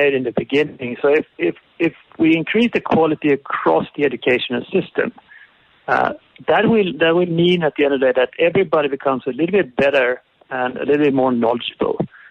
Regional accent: Sweden; so I'm from Sweden, so I'm coming from the outside, and I would have an outside view here.

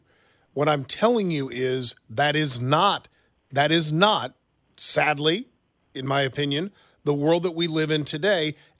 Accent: Lansing, Michigan, United States; I remember going when I was growing up in Lansing, we would go out with BB guns and shoot at birds and squirrels.

